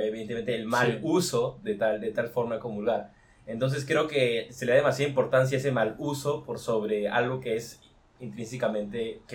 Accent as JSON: {"language": "Spanish", "region": "Lima", "country": "Peru", "tie": "born or raised there", "said": "Yo soy peruano de nacimiento. Fui a un colegio alemán en Lima, Perú"}